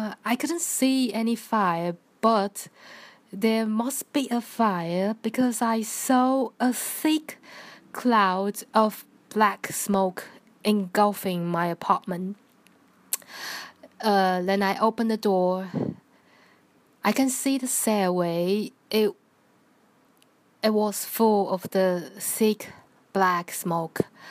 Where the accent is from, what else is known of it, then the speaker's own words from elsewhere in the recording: Taiwan; English is a second language; from Taiwan. First of all, today is Teacher's Day in Taiwan.